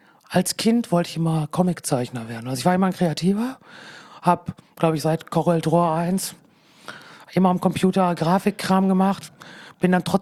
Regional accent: Castrop-Rauxel, North Rhine-Westphalia, Germany; moved away as an adult; groß geworden in Castrop-Rauxel. Da auch gelebt, bis ich 21 war.

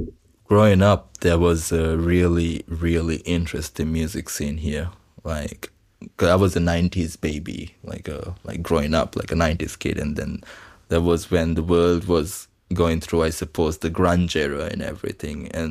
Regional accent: Maldives; English is a second language; Growing up in Maldives, this whole thing has been risky

